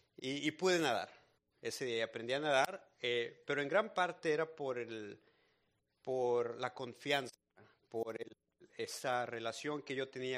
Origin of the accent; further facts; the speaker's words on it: Monterrey, Nuevo León, Mexico; yo vivo en Monterrey, yo crecí en Monterrey toda mi vida, que es una ciudad en el norte de México. Y pues es una ciudad como cualquier otra en Latinoamérica, tenemos metro, tenemos tráfico, delincuencia, todo.